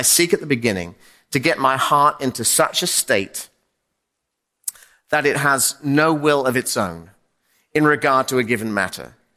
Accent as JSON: {"language": "English", "town": "Teignmouth", "region": "South West England", "country": "United Kingdom", "tie": "born or raised there", "said": "Now, my hometown is a place called Tynmouth in the southwest of England. It's a beautiful place."}